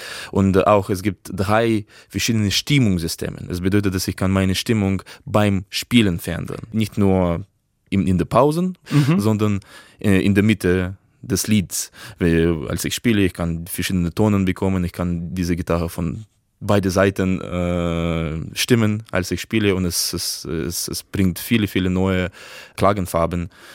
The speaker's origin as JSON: {"language": "German", "town": "Krasnodar", "region": "Krasnodar Krai", "country": "Russia", "tie": "born or raised there", "second_language": "German", "said": "Zuerst habe ich bei einem Privatlehrer in Krasnodar, also in meiner Heimatstadt in Russland, gelernt."}